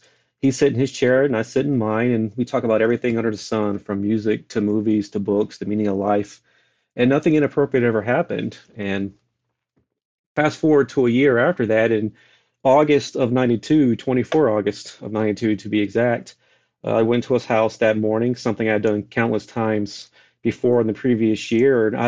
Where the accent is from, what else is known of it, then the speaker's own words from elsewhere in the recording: North Carolina, United States; Like I said, I was raised in North Carolina.